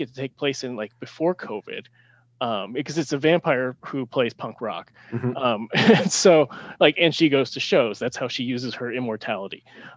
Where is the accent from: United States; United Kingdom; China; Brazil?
United States; California; even though I grew up in the Bay Area, I actually started watching the NHL like about 2 years before the Sharks came into existence.